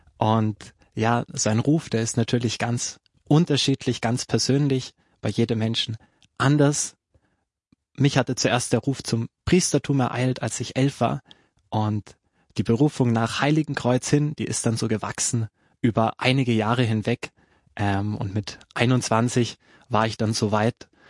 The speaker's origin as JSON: {"language": "German", "region": "Bavaria", "country": "Germany", "tie": "born or raised there", "said": "Ich komme gebürtig aus Deutschland, bin in Oberfranken aufgewachsen, das liegt für alle Österreicher im Norden von Bayern."}